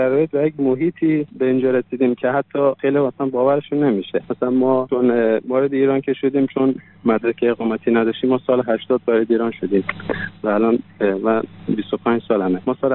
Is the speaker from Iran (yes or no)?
no; Afghanistan; من افغان هستم